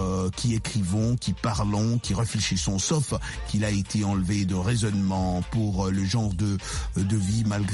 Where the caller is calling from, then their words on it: Kasaï-Central, DR Congo; Le voleur est maltraité chez nous en RDC et au Kassai Central en particulier.